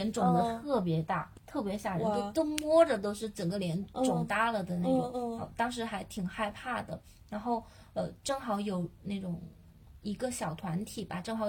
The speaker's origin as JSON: {"language": "Chinese", "region": "Chongqing", "country": "China", "said": "我作为一个重庆人我都觉得那个地方特别特别热"}